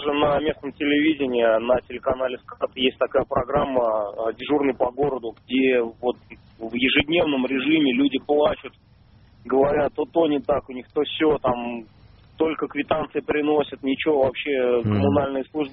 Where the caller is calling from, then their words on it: Samara, Samara Oblast, Russia; звоню вам из Самары.